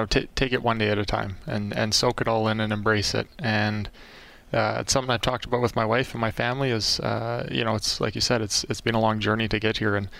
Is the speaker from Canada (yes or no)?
yes; Camrose, Alberta, Canada; Well, I grew up in Alberta. I grew up in Camrose, so it's a short drive back home, which is nice.